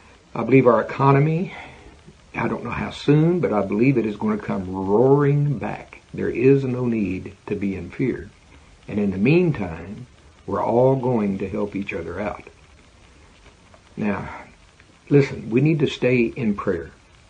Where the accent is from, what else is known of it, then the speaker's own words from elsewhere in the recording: Oklahoma, United States; I'm from Oklahoma. We love barbecue.